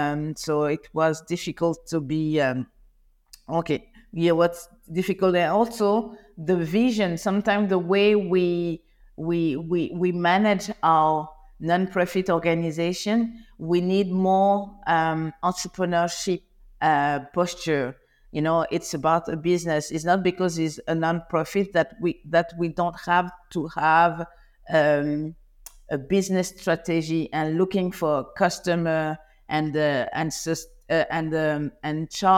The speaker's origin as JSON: {"language": "English", "country": "Côte d’Ivoire", "tie": "born or raised there", "also_born_or_lived": "Paris, France", "said": "I was born and raised in Ivory Coast. It's called the country of hospitality."}